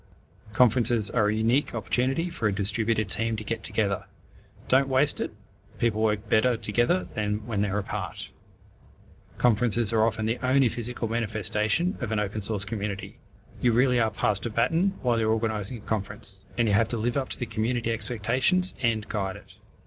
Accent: Brisbane, Queensland, Australia; I come from Brisbane, Queensland, Australia.

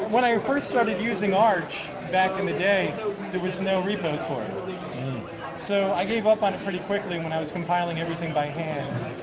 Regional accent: New York, United States; now in Jacksonville, United States; I'm originally from New York. I live in Jacksonville, Florida right now.

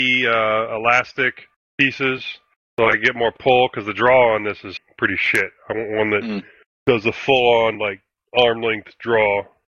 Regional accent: Iowa, United States; Like, I grew up in Iowa. You know, I spent a lot of my youth in Iowa, and sometimes the only way you ate was went out and shot it.

